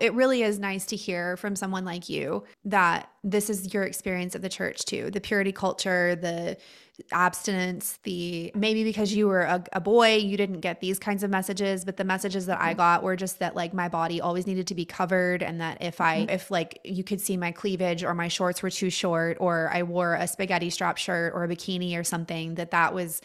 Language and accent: English; Canyon, Texas, United States; And so we come from growing up in Canyon, like 15 miles from Canyon is the town of Amarillo.